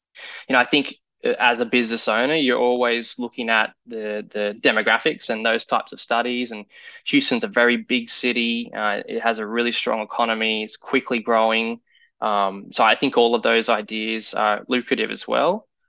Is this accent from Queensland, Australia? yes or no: yes; Queensland, Australia; I come from Queensland. It's hot and humid all the time.